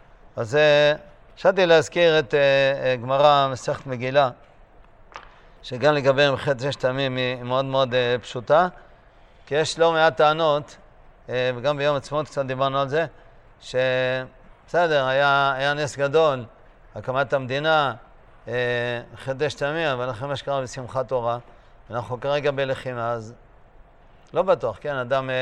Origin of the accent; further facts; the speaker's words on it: Eilat, Southern District, Israel; אילת מנותקת. וזה היה ממש מפחיד, ואני בתור ילד שיחקנו בחפרו שוחות